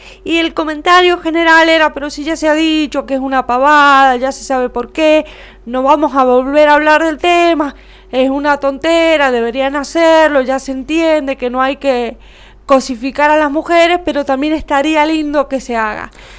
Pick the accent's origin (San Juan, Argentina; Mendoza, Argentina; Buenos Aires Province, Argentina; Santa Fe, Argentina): San Juan, Argentina; nunca tiene mucho que ver con lo que somos las sanjuaninas, ni siquiera físicamente